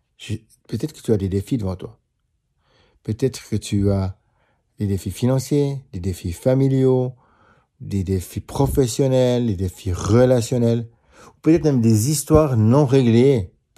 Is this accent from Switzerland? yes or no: yes; Switzerland; Depuis 20 ans, je suis pasteur. Je viens de Suisse